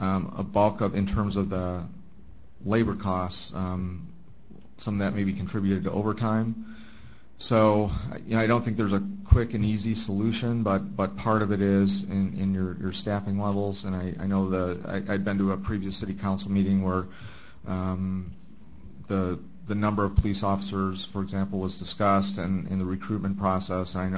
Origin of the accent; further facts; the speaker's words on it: Michigan, United States; I mentioned that where I grew up in Michigan, it was also a copper mining town